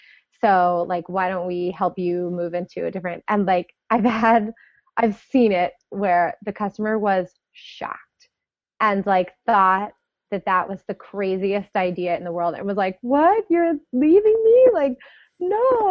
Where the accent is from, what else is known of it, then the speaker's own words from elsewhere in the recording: New York, United States; Well, I'm from New York. That's like close.